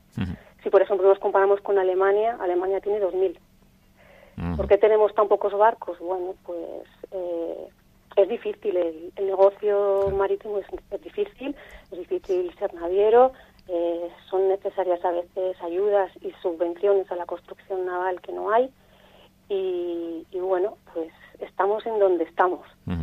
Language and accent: Spanish; Laredo, Cantabria, Spain; also born or lived in San Sebastián; tengo 49 años. Con 5 años mi familia se traslada a vivir de Laredo. Mis hermanos y yo nacimos en San Sebastián.